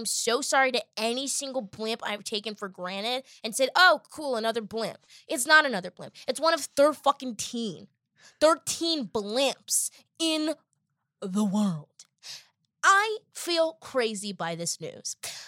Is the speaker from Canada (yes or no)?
no; Boston, Massachusetts, United States; And I think I'm from Boston. And so maybe because of the Pets or football games, sports games, I've seen the blimp a lot.